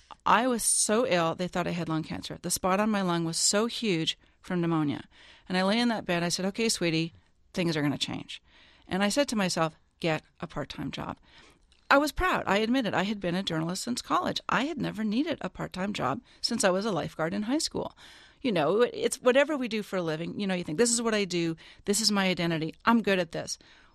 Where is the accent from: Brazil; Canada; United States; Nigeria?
Canada; I attended the University of Toronto. I'm Canadian originally